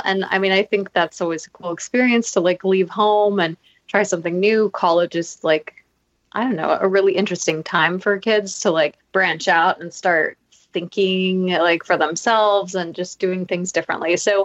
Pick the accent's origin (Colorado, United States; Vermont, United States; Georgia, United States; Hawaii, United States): Hawaii, United States; Yeah, so I grew up in Hawaii. And so I'd say like more expensive than some places.